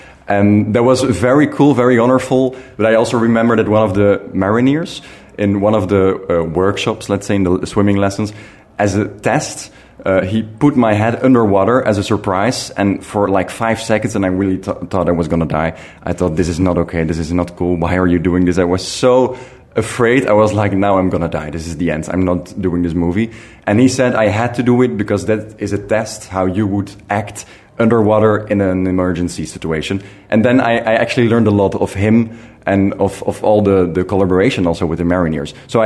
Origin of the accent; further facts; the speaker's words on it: Netherlands; I was raised up in the Netherlands. I'm Belgian because my whole family is Belgian.